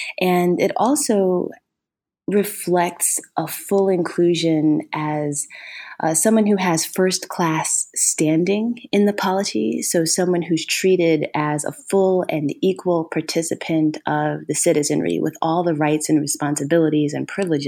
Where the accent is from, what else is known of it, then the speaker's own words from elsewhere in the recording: Ohio, United States; And I'm originally from Ohio.